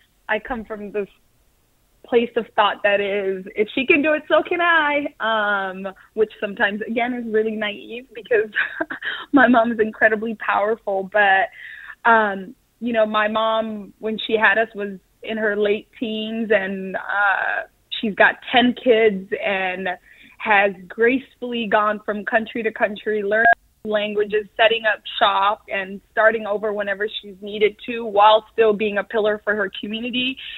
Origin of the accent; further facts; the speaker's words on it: Seattle, Washington, United States; to not seem different or like an outsider growing up in Seattle. But moving to New York really empowered me in that, like, I was different.